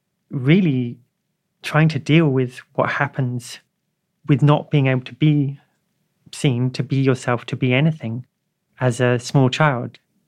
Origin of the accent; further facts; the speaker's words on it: South East England, United Kingdom; Growing up in Kent in the 70s and 80s, you're not trans because trans isn't a thing.